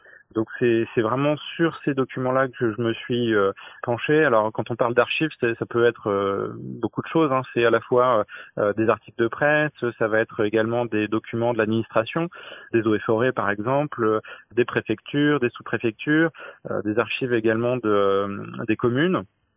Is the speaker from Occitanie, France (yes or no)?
no; Alençon, Normandy, France; je suis doctorant en géographie à l'université de Rouen. Je suis natif d'Alençon